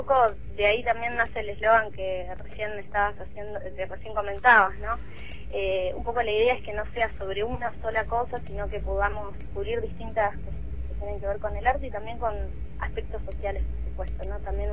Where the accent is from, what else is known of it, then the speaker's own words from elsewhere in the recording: Neuquén, Argentina; a Mati Espina y yo, que somos de Neuquén, venimos